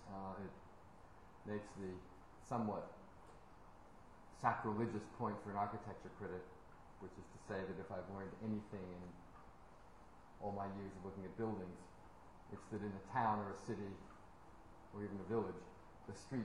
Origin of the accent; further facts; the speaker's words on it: New Jersey, United States; I will now admit my deepest, darkest secret of growing up in New Jersey.